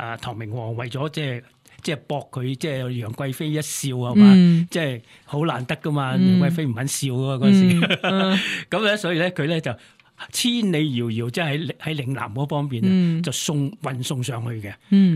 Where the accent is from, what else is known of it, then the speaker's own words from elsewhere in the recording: Guangdong, China; also born or lived in Hong Kong; 即系喺我哋廣東人嚟講咧，真系一到夏季咧，就係荔枝季節啦